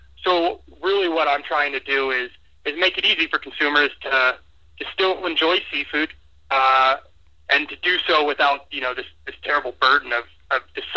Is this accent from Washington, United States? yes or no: no; California, United States; also born or lived in Tucson, Arizona; I grew up in the Bay Area and love seafood.